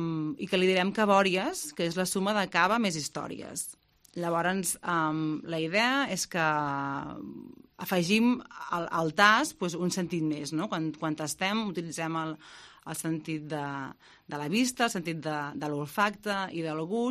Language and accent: Catalan; Lleida, Catalonia, Spain; now in Nulles, Spain; Sí, som de Lleida